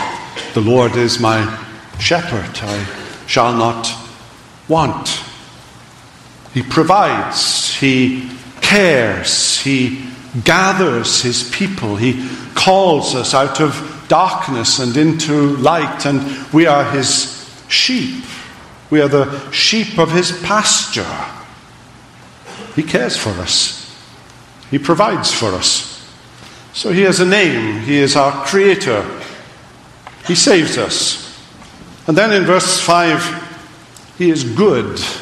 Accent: Wales, United Kingdom; I grew up not in Scotland but in Wales and grew up on a sheep farm.

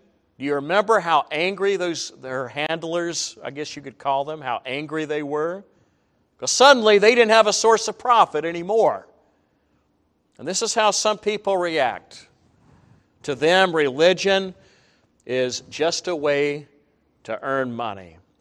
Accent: Southern US, United States; and yes, I grew up in the Bible Belt, okay?

